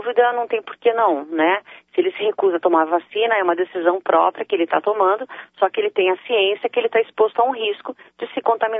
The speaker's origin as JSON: {"language": "Portuguese", "country": "Brazil", "said": "Eu acho que nós vivemos como brasileiros uma coisa que nunca foi inédita, que nunca aconteceu."}